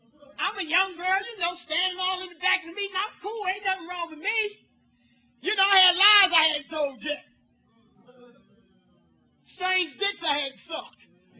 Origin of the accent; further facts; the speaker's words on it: Philadelphia, Pennsylvania, United States; and I'm from Philadelphia, and I had some women there that were some riders